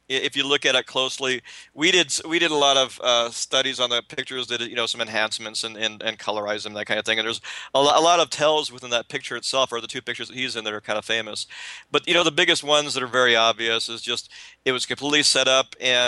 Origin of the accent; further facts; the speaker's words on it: Montana, United States; It was common speak within our immediate family growing up in Montana.